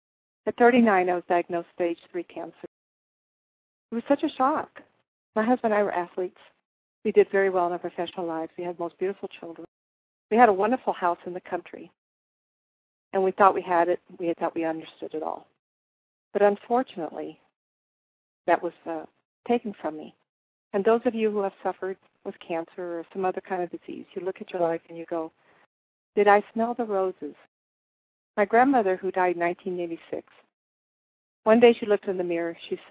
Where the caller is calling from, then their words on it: Tombstone, Arizona, United States; I'm calling you from Arizona, where I currently live, near the town of Tombstone.